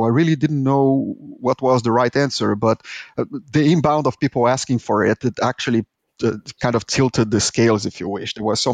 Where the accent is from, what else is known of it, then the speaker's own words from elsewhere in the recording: Brazil; English is a second language; I am Brazilian, as you can tell by my horrible accent, and I lived in this third world country where computers were this alien thing.